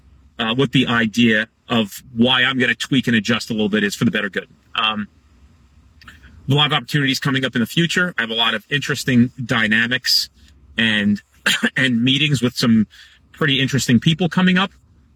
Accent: Canada; accent: Canadian; Thanks, man, from Canada. Appreciate that. Eh? That's all I got. It's my Canadian accent.

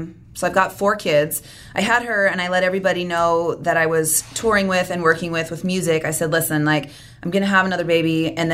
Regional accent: Utah, United States; now in St. George, United States; Okay, I was born and raised in Utah County. We lived there for a few years after we got married, and then we've bounced around quite a few places around Utah for several years, and then we landed here in St. George about 8 years ago.

